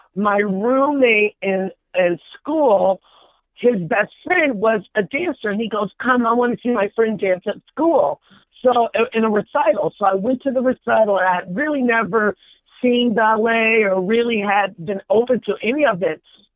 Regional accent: Dayton, Ohio, United States; I'm originally from Dayton, Ohio. And then the school was in West Branch, Iowa, all places, but it was awesome. And so from Iowa, I went back home

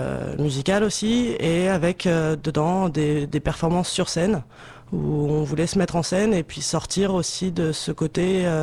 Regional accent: Lille, Hauts-de-France, France; Donc on vient de France, on vient de Lille, plus précisément, au nord de la France.

